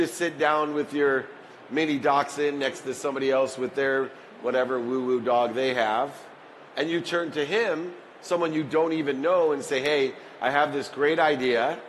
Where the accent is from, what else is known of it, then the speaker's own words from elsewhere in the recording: Akron, Ohio, United States; born there; where I was born in Akron, Ohio, in the projects